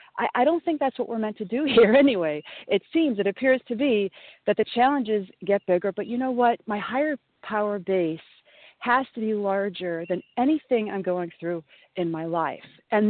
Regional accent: Illinois, United States; You know, I grew up in Southern Illinois, and we had the most spectacular scenery where I was.

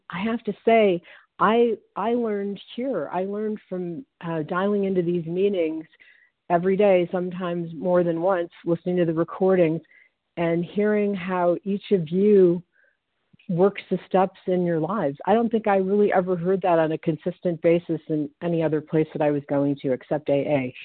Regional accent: California, United States; from California

